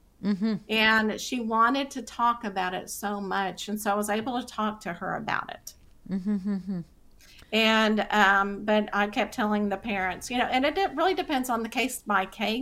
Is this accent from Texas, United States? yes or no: yes; Texas, United States; accent: Texas; my Texas accent probably just came out.